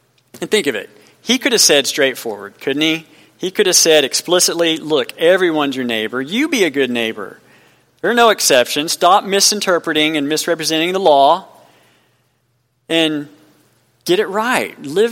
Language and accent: English; Amarillo, Texas, United States; And then I'm from Amarillo, Texas. I was born there and raised up in the panhandle up there.